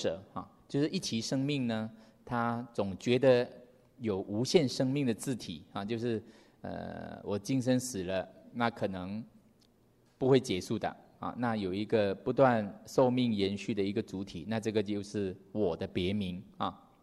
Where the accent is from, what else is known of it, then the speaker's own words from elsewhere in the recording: Malaysia; 因为我们是马来西亚人嘛